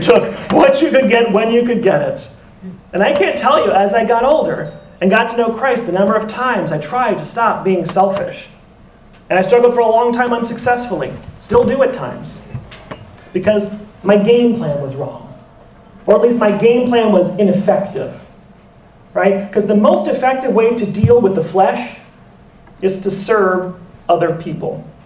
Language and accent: English; Louisiana, United States; I'm from Louisiana, right? And so we would we'd go deep sea fishing